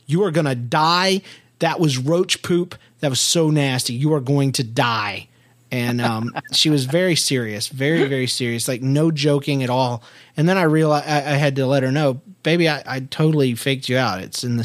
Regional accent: United States; I grew up in White Trashville, USA.

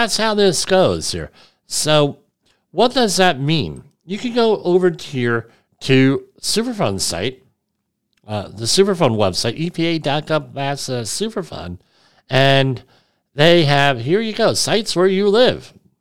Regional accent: New Jersey, United States; This one I'm familiar with, Atlantic Resources. That's right in my, almost my hometown.

